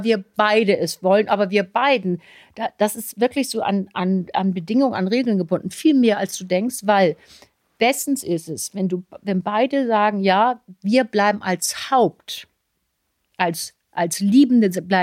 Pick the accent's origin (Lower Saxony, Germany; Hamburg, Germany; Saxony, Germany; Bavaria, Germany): Hamburg, Germany; ich komme hier aus Hamburg